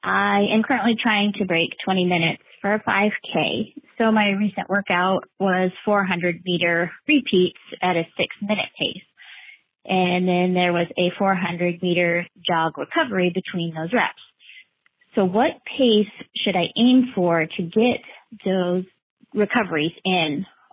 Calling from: Nashville, Tennessee, United States; I'm calling from Nashville.

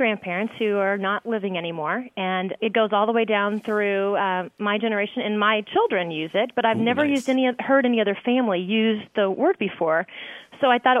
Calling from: Evansville, Indiana, United States; I'm from Indiana.

